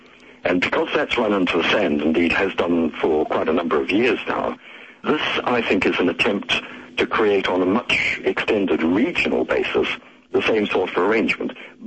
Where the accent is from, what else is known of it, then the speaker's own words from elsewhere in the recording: New Zealand; moved away as an adult; I am a Kiwi, a sixth generation, very proud Kiwi, and I went over to Britain many years ago when I was a Rhodes Scholar and didn't get around to coming home for quite a long time. But I did come home 18 years ago